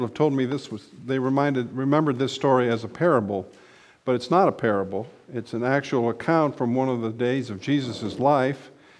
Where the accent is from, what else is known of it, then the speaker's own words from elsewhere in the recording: St. Louis, Missouri, United States; born there; also born or lived in Kearney, Nebraska; I was born in St. Louis, and my wife as well, and we met each other 50 years ago this past fall in high school.